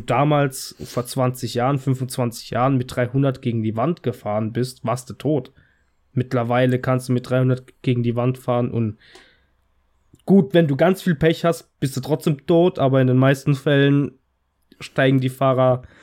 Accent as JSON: {"language": "German", "country": "Italy", "said": "Ich meine, als Italiener ist das ja auch nicht weit hergeholt."}